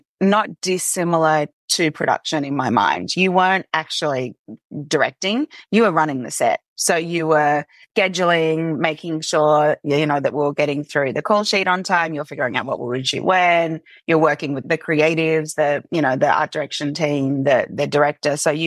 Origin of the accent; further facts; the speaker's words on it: Australia; So I grew up in Australia. Yeah, and I actually went to university in a country town called Bathurst.